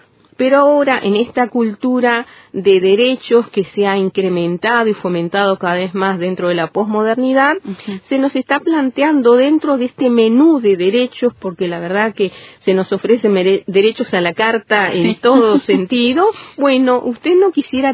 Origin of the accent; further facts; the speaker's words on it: Uruguay; Nosotros somos, como ciudadanía uruguaya, los que tenemos que influenciar a nuestros representantes